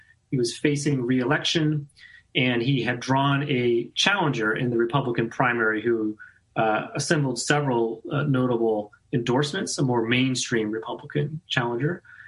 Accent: Fort Wayne, Indiana, United States; I mentioned the story that when I was growing up in Fort Wayne, I opened my first bank account at Anthony Wayne Bank

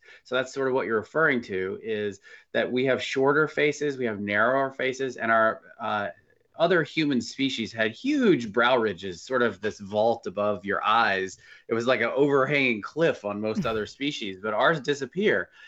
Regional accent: Atlanta, Georgia, United States; I grew up in Atlanta, Georgia, and I used to go hunting and as a kid

